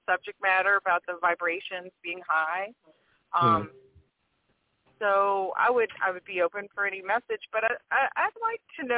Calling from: Louisiana, United States; from Louisiana.

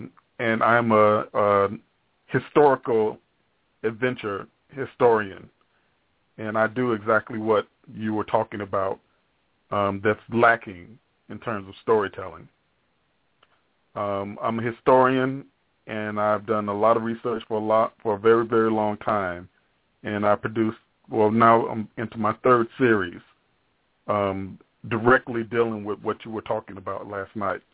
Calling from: Queens, New York, United States; I'm calling you from Queens, New York, man.

